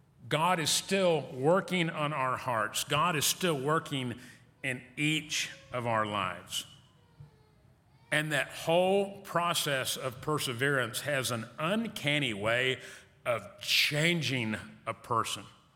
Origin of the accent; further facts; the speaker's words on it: Wisconsin, United States; When I grew up in Wisconsin, I grew up with the Azarian brothers.